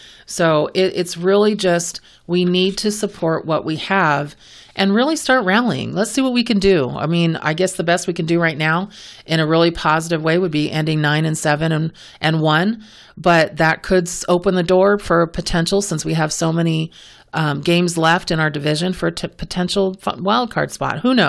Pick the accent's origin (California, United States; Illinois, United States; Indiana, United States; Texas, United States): California, United States; and I hope I use that word right because I'm from California.